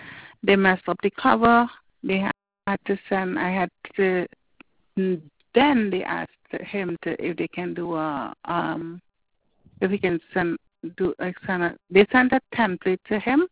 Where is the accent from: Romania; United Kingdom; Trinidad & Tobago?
Trinidad & Tobago; now in New Jersey, United States; My nephew I have an accent, so you know, I'm from Trinidad.